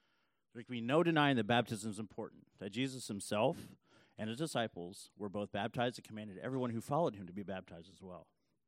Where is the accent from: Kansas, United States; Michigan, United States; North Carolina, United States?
Kansas, United States; I'm from Kansas, if you guys don't know that. A little town in the middle of nowhere.